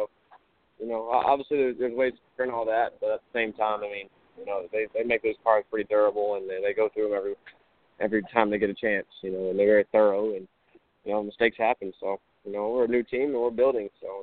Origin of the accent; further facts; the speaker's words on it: Greenville, Alabama, United States; also born or lived in Montgomery, United States; Yes, sir. I was born in Montgomery, and then I lived in Greenville for about 10, 12 years, something like that. So yeah, from there, from the beginning.